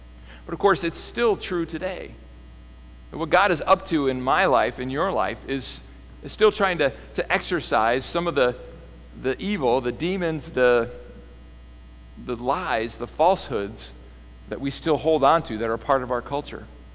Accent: California, United States; For me, as a Californian, one of those things that was deeply embedded in me was at the very least, a distrust of anything Texas. That's just how you grew up in California.

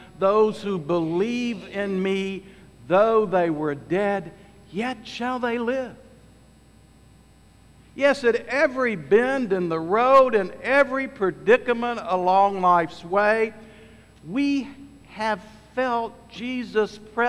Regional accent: West Virginia, United States; I went back to my home state of West Virginia, went out to eat with some family

